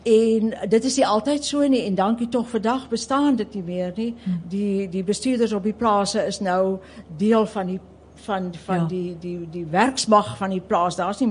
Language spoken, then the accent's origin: Afrikaans; Worcester, Western Cape, South Africa; Ek het op in die Skerpenheuvel distrik groot geword, in Woester. En ons het in die dorpskool gegaan, maar ons het ons vrye tyd op die plaas deurgebring.